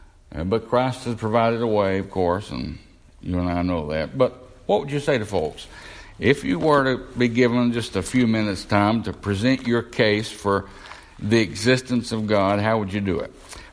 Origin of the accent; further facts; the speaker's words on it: the South, United States; I was born and raised in the Bible Belt.